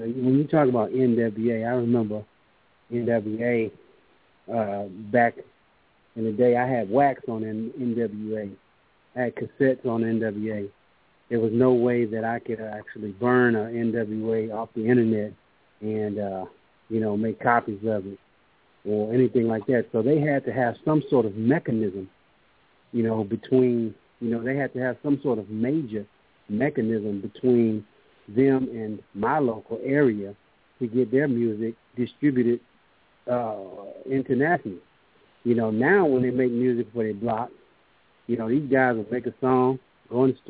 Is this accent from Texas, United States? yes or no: yes; Houston, Texas, United States; Because I'm from Houston, and I remember, you know … all that, you know, back when I was a kid and had the wax on it.